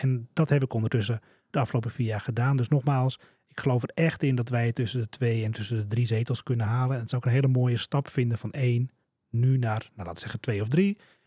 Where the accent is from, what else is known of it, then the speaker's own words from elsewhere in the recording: Heiloo, North Holland, Netherlands; also born or lived in Germany; now in Alkmaar, Netherlands; Nee, ik kom uit Alkmaar. Dus ik ben geboren in Heilo. Daar heb ik mijn hele jeugd doorgebracht. Ook maar op school gezeten. En uiteindelijk, eerst een tijdje Duitsland gewoond, ben ik in Alkmaar gaan wonen met mijn vriendin.